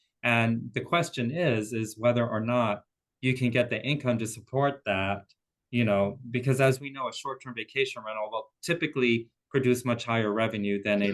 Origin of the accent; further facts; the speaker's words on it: Maui, Hawaii, United States; Everywhere I travel in the world, when I say I'm from Hawaii, I'm from Maui, they're like, oh my goodness.